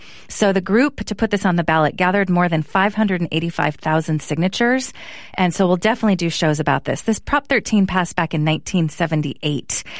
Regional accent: Petaluma, California, United States; I grew up in Petaluma, and going there over the holidays, I've been spending a lot of time there.

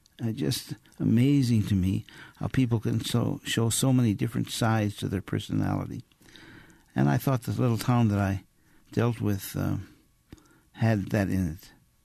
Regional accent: Wisconsin, United States; Yes, I grew up in Wisconsin. And I knew the people who are in that book.

